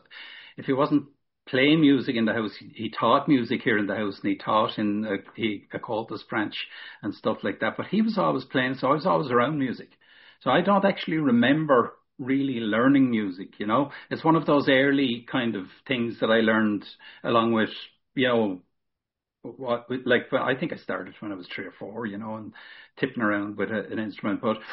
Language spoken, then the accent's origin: English; County Wicklow, Ireland; I never actually entered a flat through Wicklow, even though I'm from Wicklow.